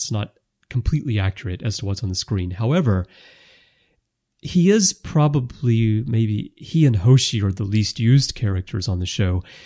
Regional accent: Alabama, United States; I'm from Alabama. We do have catfish.

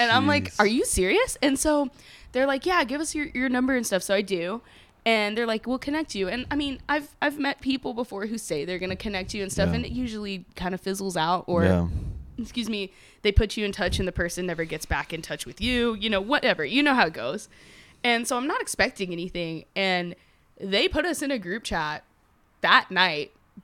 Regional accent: Orlando, Florida, United States; And I was like, "No, I'm from Orlando."

